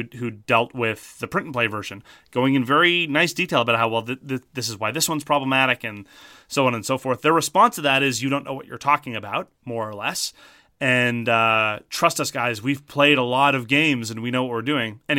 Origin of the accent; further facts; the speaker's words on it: Canada; Speaking as a Canadian, they don't have customs-friendly shipping.